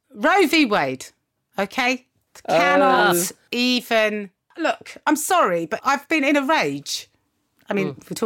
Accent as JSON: {"language": "English", "country": "United Kingdom", "said": "I say this as a British person"}